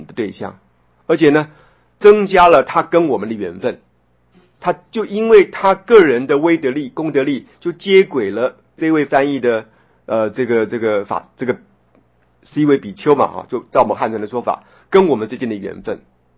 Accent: Taiwan; 从这一点就可以知道我们台湾人

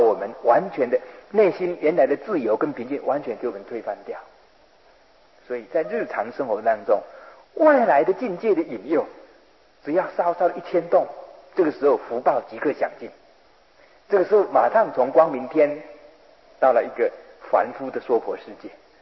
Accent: Yilan, Yilan County, Taiwan; 好像每一个台风一来就往我的家乡宜兰来，我们宜兰的那个山那个地形就像一个本机啊

